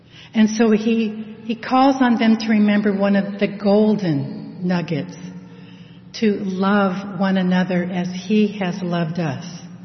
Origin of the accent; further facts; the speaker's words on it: Manhattan Beach, California, United States; And I have very fond memories of my home growing up in Manhattan Beach.